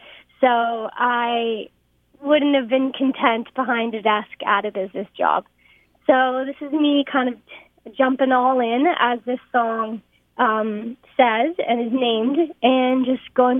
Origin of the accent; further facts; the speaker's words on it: Canada; I am a Canadian country artist based out of Toronto right now.